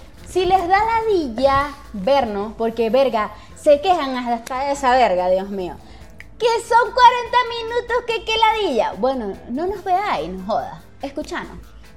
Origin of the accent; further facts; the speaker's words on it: Venezuela; now in Chile; desde que yo llegué a Chile, uno decía, es venezolano. O sea, soy venezolano.